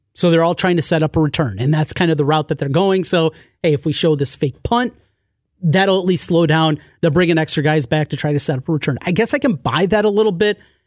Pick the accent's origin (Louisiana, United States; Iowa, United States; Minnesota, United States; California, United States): Iowa, United States; Osage; But I grew up in a wrestling town. I grew up in Osage.